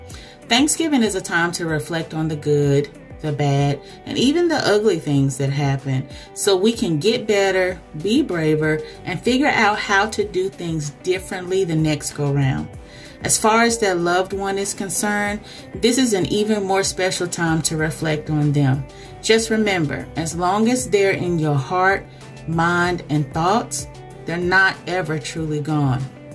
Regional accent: Arkansas, United States; So I'm originally from Arkansas, so that's what we call it there, all right? I know y'all call it stuffing someplace else, but it's dressing in Arkansas.

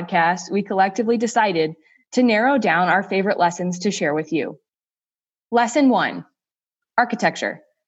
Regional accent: Portsmouth, New Hampshire, United States; originally from Portsmouth, New Hampshire.

